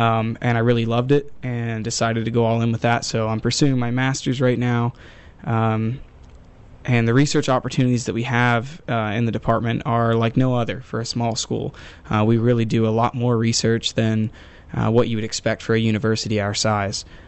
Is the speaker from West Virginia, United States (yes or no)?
yes; Cameron, West Virginia, United States; So I'm from Cameron, West Virginia, which is about an hour and 15 minutes away. It's a small town.